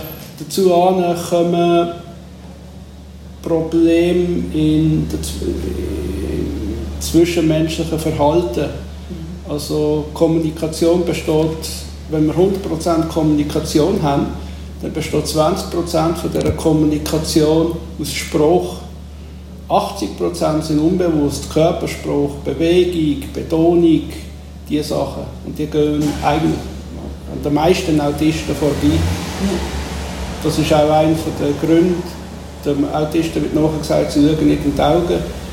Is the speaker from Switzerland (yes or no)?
yes; Grellingen, Basel-Landschaft, Switzerland; Ich bin 1964 geboren. Ich bin jetzt gerade 55. Schweizer. Aufgewachsen bin ich in Greiningen im Laufental. Da bin ich dann auch zur Schule gegangen.